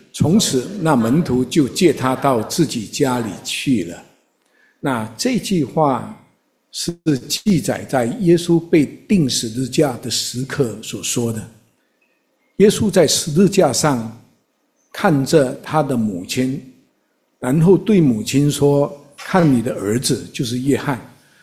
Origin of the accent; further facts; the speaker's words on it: Malaysia; 我有一次回家乡，我是马来西亚人，我坐在我妈妈身边